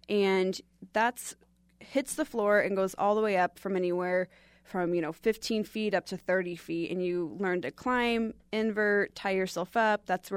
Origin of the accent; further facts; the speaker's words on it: Des Moines, Iowa, United States; I lived in Salt Lake City with my husband. I'm from Des Moines, but we relocated there.